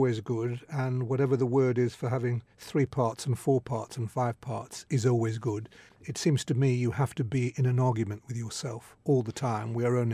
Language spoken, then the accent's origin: English; England, United Kingdom; And I do think of myself as an English writer before I think of myself as a Jewish writer.